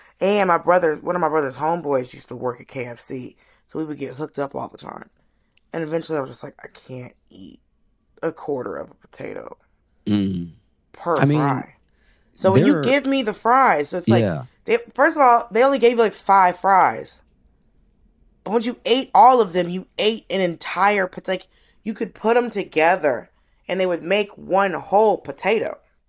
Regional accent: Atlanta, Georgia, United States; also born or lived in Miami, United States; I was born in Miami, I was raised in Atlanta, Miami.

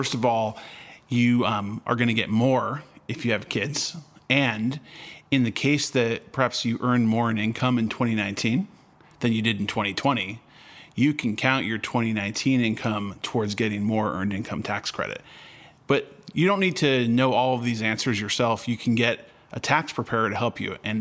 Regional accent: California, United States; I started reflecting on the reality that since I grew up in California...

